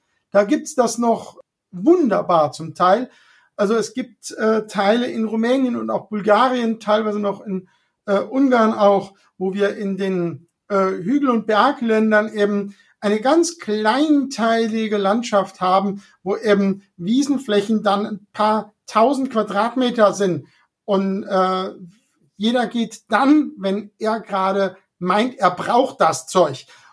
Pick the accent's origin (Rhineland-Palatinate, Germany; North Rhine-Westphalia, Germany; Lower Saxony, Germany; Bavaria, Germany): Rhineland-Palatinate, Germany; Ich bin ja da im Hunsrück aufgewachsen und eine Gegend, die eben landwirtschaftlich nicht sehr geeignet ist.